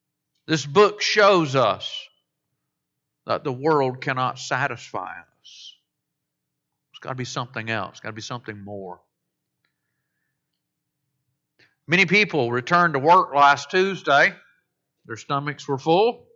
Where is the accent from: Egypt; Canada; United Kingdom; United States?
United States; Florida; For the first part of my life, I spent it growing up in Florida. We're about an hour away from Disney World.